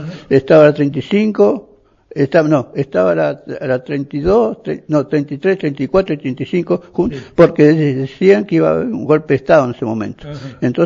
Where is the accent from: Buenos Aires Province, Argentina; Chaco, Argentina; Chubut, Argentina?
Chubut, Argentina; born there; nací en Chubú en el año 1935.